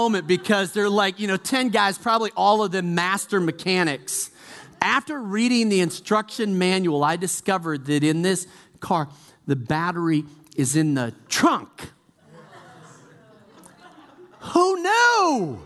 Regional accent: Chicago, Illinois, United States; I'm from Chicago. And in the Midwest, when it would get 50 below zero

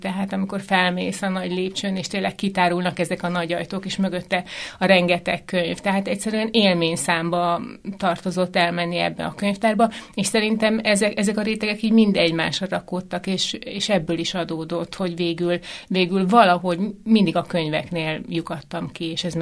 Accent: Mór, Fejér, Hungary; born there; Valóban Móron születtem

